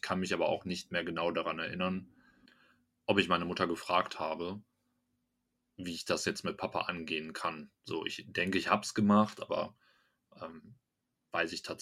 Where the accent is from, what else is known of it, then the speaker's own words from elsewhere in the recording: Dorsten, North Rhine-Westphalia, Germany; wir kommen aus Dorsten. Dorsten ist ein Kaff, ja.